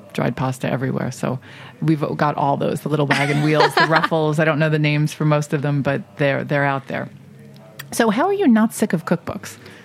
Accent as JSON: {"language": "English", "town": "New York City", "region": "New York", "country": "United States", "tie": "born or raised there", "said": "New York City's my hometown"}